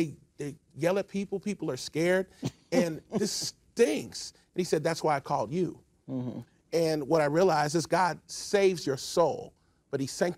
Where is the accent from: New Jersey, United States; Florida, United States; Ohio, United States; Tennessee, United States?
Ohio, United States; Cincinnati; Race was a big issue in Cincinnati. I grew up in Cincinnati.